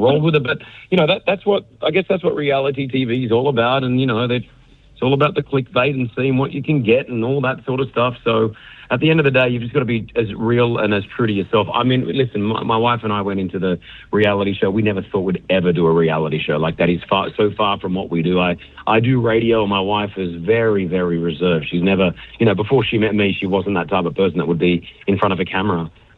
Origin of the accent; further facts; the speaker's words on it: Australia; migrated, due to the war again in Lebanon, to Australia in the late 70s. And then I was born and raised in Australia. You know, that's, you know, I'm an Australian citizen. You know, I speak a little bit of Arabic. I understand it.